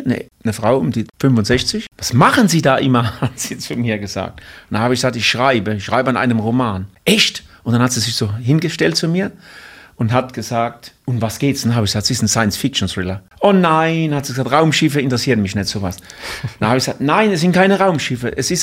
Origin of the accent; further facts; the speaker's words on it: Bad Dürkheim, Rhineland-Palatinate, Germany; also born or lived in Ludwigshafen; now in Wörth an der Donau, Germany; In Ludwigshafen und bin dann aufgewachsen in Bad Dürkheim und da habe ich dann gelebt.